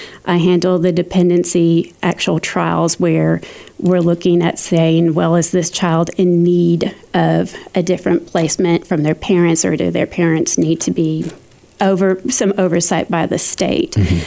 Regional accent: Arkansas, United States; moved away as an adult; Now, whenever I first moved here, again, I'm from Northwest Arkansas. Northwest Arkansas, at the time that I left in 2014, was about 500,000 people.

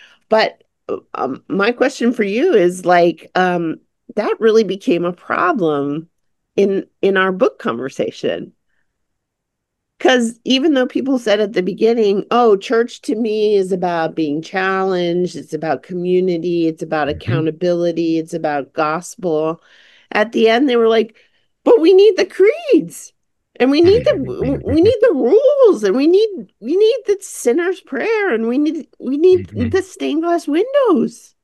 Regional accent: Hawaii, United States; I grew up here in Hawaii. I don't know if you guys know that. I'm Native Hawaiian, Indigenous Hawaiian Chinese

